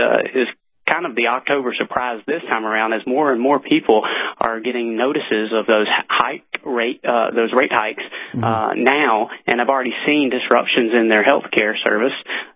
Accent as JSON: {"language": "English", "town": "Vidalia", "region": "Georgia", "country": "United States", "said": "I'm actually originally from Vidalia, Georgia, about an hour from Savannah."}